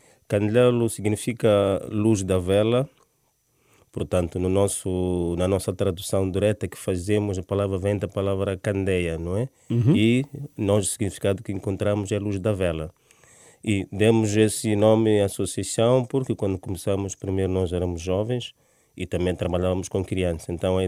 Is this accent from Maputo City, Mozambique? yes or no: yes; Maputo, Maputo City, Mozambique; born there; Sim, nasci no Chipamanine. Já passam quase 48 anos que nasci no Chipamanine e era um bairro pobre ainda hoje, mas tem a vantagem também de ser um bairro periférico à grande cidade de Maputo.